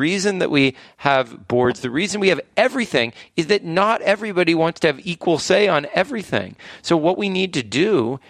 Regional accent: California, United States; Yeah, well, I grew up in California.

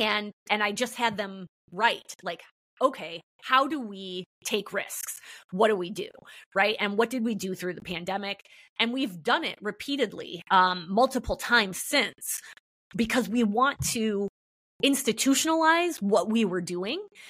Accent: Midwest, United States; I'm from the Midwest.

